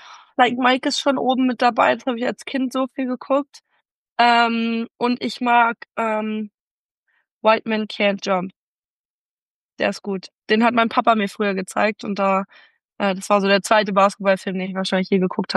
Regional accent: Berlin, Germany; weil ich als Berlinerin muss natürlich irgendwas aus Berlin drin haben.

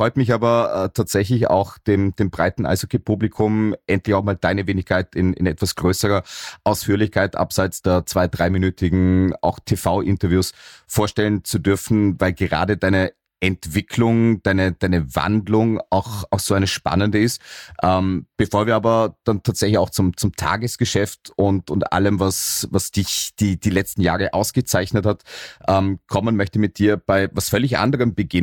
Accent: Austria; da sind wir als Österreicher wahrscheinlich noch ein Stückchen davon entfernt?

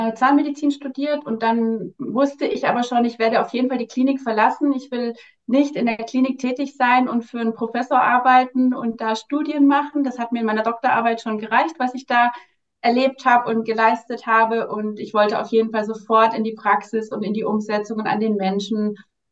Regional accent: Nuremberg, Bavaria, Germany; Und ich bin 39 Jahre alt, ich komme aus Nürnberg, bin dort aktuell noch als Zahnärztin klassisch in einer Praxis niedergelassen

